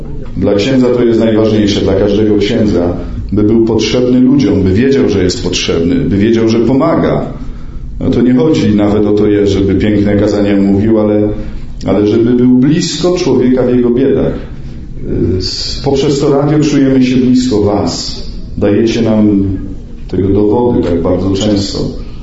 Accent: Podgrodzie, Subcarpathian Voivodeship, Poland; Gdzieś tam z Pogórza jestem, spod Tarnowa, czy jeszcze lepiej spod Dębicy, z takiej małej wioski Podgrodzie.

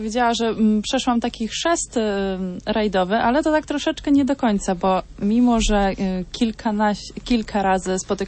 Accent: Maišiagala, Vilnius County, Lithuania; Ja pochodzę z miejscowości Mojszagoła, takiej położonej na północ od Wilna

